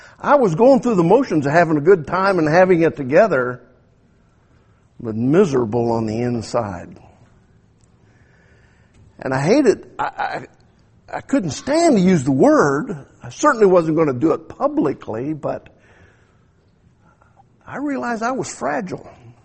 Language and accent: English; Mexican border, United States; I grew up down on the Mexican border.